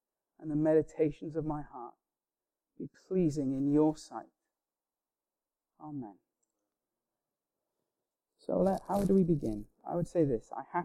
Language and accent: English; Stockton-on-Tees, North East England, United Kingdom; I'm originally from Stockton-on-Tees.